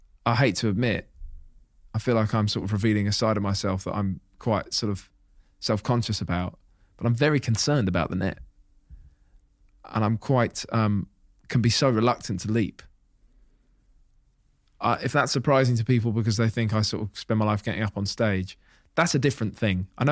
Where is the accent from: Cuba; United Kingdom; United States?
United Kingdom; Hitchin, East of England; And I went into my first year living away from Hitchin, my hometown.